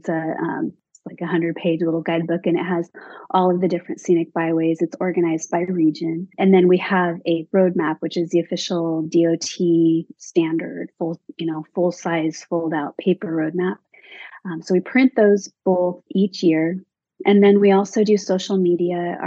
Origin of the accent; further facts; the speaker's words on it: Bellingham, Washington, United States; I consider myself a Washingtonian because I've lived here since I was 12. And so I grew up here in Northwest Washington, Bellingham area.